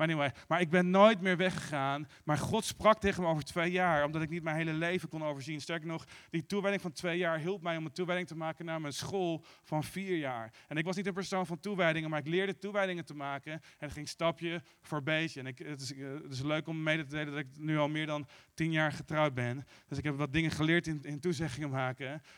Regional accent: Arnhem, Gelderland, Netherlands; now in The Hague, Netherlands; En omdat ik kwam uit Arnhem en ik kwam hier.

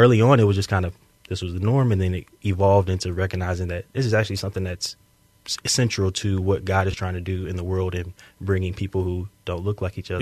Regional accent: Mississippi, United States; also born or lived in Houston, Texas; So born in Houston, Texas, actually. And my parents split up when I was about 11 years old, and I went to live with my mother and my grandmother in Mississippi.

